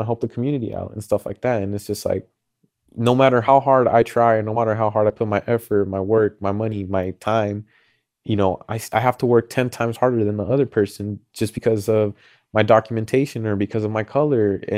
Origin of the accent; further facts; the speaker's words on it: California, United States; You know, I grew up in California where there's a lot of wildfires